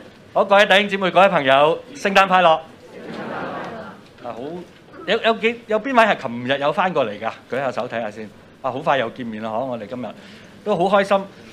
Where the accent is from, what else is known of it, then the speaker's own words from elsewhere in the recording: China; 通常我哋中國人諗到呢個講題咧